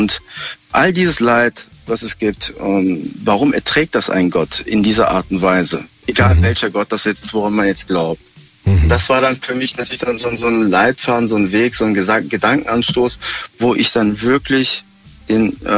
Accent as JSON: {"language": "German", "town": "Krefeld", "region": "North Rhine-Westphalia", "country": "Germany", "said": "Ich bin aus Krefeld."}